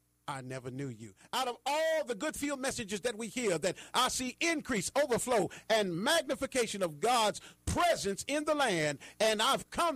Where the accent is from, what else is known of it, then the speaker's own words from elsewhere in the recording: Chicago, Illinois, United States; as I look back of growing up in the streets of Chicago, growing up on Madison Street, where in the era of the Black Panthers